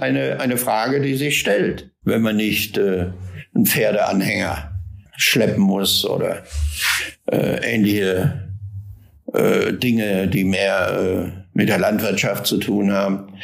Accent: Berlin, Germany; als Berliner ist man da hart im Nehmen und einiges gewöhnt.

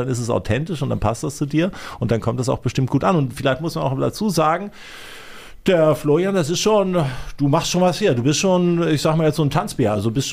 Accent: Kiel, Schleswig-Holstein, Germany; Ich bin ja auch Nordlicht, ich komme aus Kiel.

